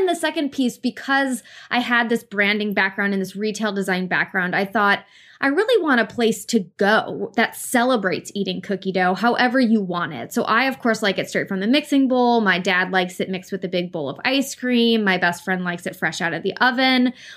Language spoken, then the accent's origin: English; New York, United States; And, you know, being a New Yorker, that you see places that open up all the time